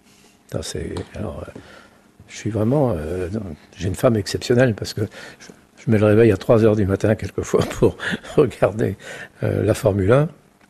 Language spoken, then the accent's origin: French; Guingamp, Brittany, France; born there; tout près de Guingamp, à la campagne. Je suis né pendant la guerre, quoi, en fait, dans une petite ferme. Donc j'ai passé jusqu'à l'âge de 4 ans dans une toute petite ferme, avec une famille très regroupée dans une petite maison.